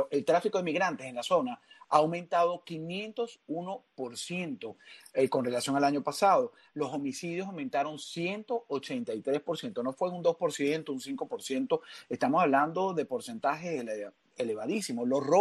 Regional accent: Venezuela; y nosotros también como venezolanos debemos señalarlos y apuntarlos.

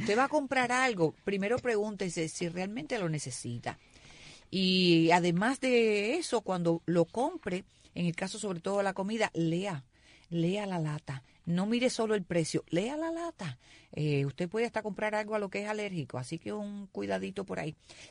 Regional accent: Cuba; porque la mayoría de todos nosotros somos cubanos.

